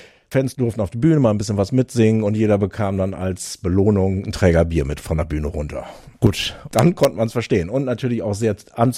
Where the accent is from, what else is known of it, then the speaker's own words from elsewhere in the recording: Lingen, Lower Saxony, Germany; wir kommen aus Lingen